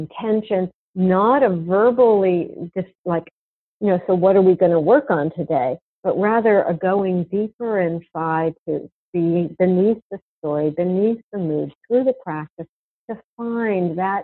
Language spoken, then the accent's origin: English; Rhode Island, United States; because there were no yoga teachers in my hometown in Rhode Island.